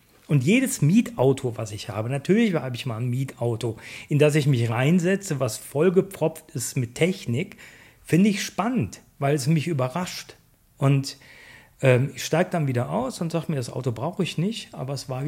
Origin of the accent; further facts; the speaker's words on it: Düsseldorf, North Rhine-Westphalia, Germany; hier sind wir ja auch zu Hause. Wir sind Düsseldorfer allesamt.